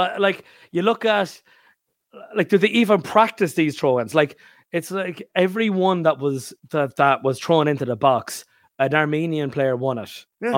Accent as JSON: {"language": "English", "country": "Ireland", "said": "I might not do this myself as an Irish man, as an Irish fan."}